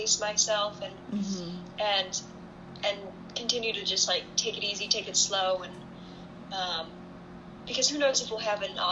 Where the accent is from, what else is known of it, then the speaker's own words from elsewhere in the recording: United States; U.S. Open, in my home state